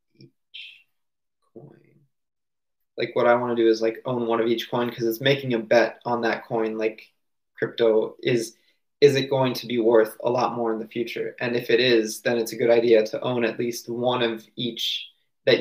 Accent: Maryland, United States; I'm at my home where I grew up in Maryland, and I live here.

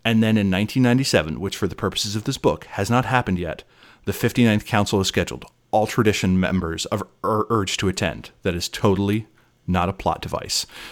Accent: Ireland; I have no idea how Celtic noises are made, and I'm Irish, so I just kind of choke a little, and that's how I do it.

